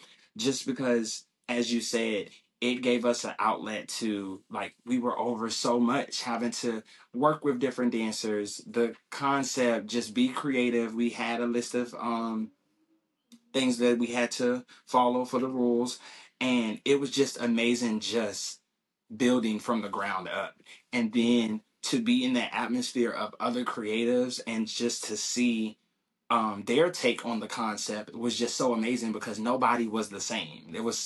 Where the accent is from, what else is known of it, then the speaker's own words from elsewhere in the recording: Richmond, Virginia, United States; moved away as an adult; now in Atlanta, United States; I'm from Richmond, Virginia. That's why I relocated to Atlanta.